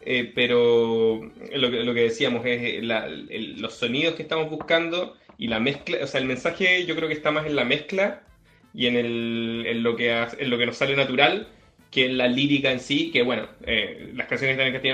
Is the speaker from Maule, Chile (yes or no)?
no; Valdivia, Los Ríos, Chile; hemos estado tocando en Valdivia, de donde yo soy, saludos a Valdivia.